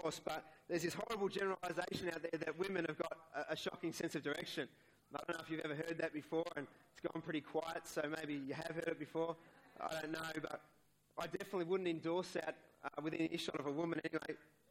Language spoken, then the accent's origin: English; Melbourne, Victoria, Australia; I'm sorry, I'm from Melbourne.